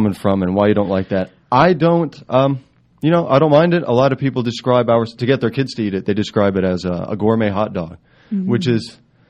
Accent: Abruzzo, Italy; Well, we are from Abruzzo. It's central Italy on the east coast on the Adriatic Sea.

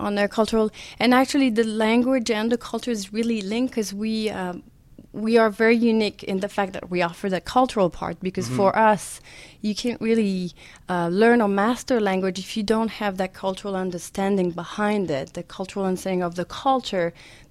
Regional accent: Loire Valley, France; And I'm from the Loire Valley, so we did that the first 3 years.

